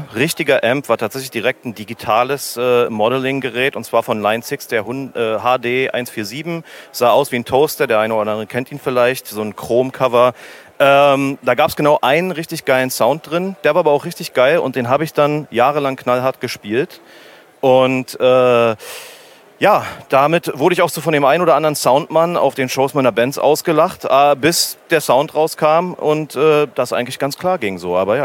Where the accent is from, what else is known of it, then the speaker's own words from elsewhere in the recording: Berlin, Germany; also born or lived in Tampa; now in Portland, United States; Ich bin Berliner, lebe jetzt in Portland, Oregon, by way of Tampa, Florida, wo wir uns kennengelernt haben.